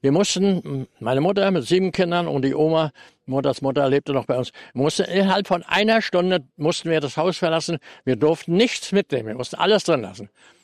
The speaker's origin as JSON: {"language": "German", "region": "Mecklenburg-Vorpommern", "country": "Germany", "said": "Und ich war aus Mecklenburg"}